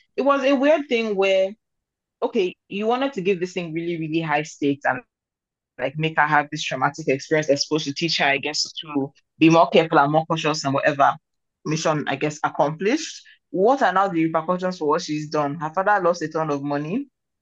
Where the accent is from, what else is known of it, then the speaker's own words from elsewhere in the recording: Nigeria; there's a lot about it that, as a Nigerian, you would be confused by.